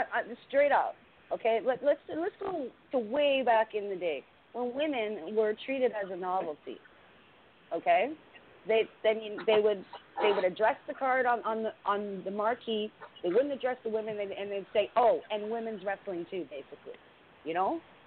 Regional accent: Canada; You know, I'm from Canada, okay?

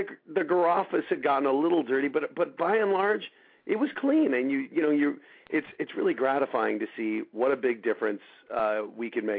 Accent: Colorado, United States; I'm from Colorado, so I was pulling for the Nuggets.

